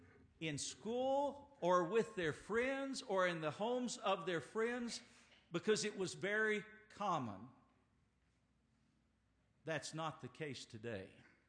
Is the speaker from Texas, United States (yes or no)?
yes; Seagraves, Texas, United States; I'm so old that when I grew up in Seagraves, Texas, and went to first grade